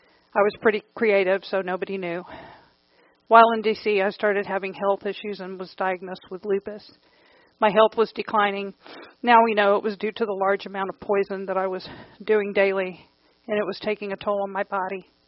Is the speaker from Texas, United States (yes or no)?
yes; San Antonio, Texas, United States; I grew up in San Antonio with my mother, my older sister, and my brother.